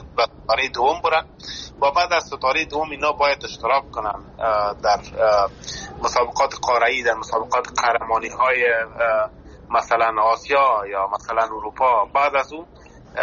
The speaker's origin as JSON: {"language": "Persian", "country": "Afghanistan", "tie": "born or raised there"}